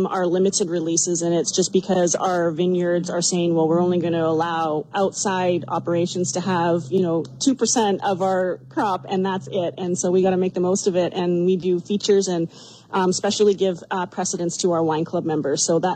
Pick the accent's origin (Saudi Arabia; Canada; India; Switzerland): Canada; moved away as an adult; now in United States; Yeah, we are immigrants from Canada. We immigrated in 2020 legally, of course.